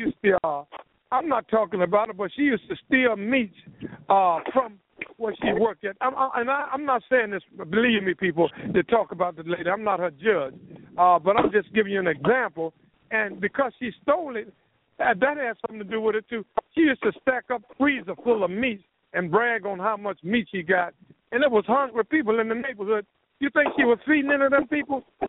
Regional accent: Durham, North Carolina, United States; Y'all have been some of the few people that encouraged me in my hometown, Durham, North Carolina.

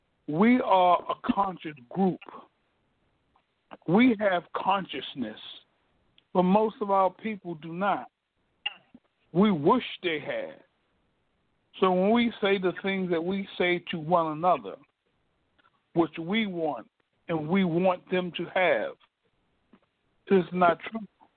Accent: Greenville, South Carolina, United States; you know I'm from Greenville, South Carolina, so by being from the South, and we've seen a whole lot of things

